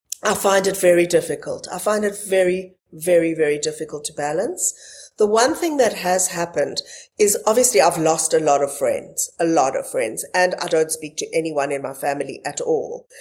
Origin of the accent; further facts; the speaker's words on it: South Africa; we grew up in South Africa